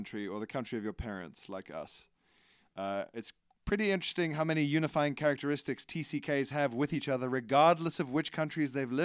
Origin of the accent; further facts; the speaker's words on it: Ecuador; also born or lived in Indonesia; now in Hong Kong; My whole family is from the US, but I grew up in Indonesia and then mainly Ecuador, and now I live in Hong Kong.